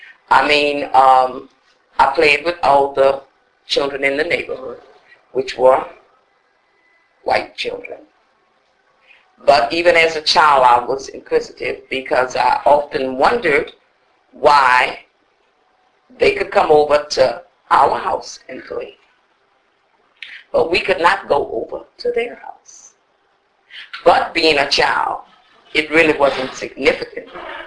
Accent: New Orleans, Louisiana, United States; At the time that I grew up in New Orleans, in the beginning, it was highly segregated

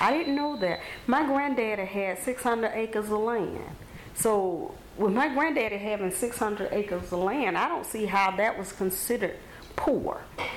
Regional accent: Alabama, United States; I've never seen a woman growing up in Alabama get to fighting, but just to see that women will fight.

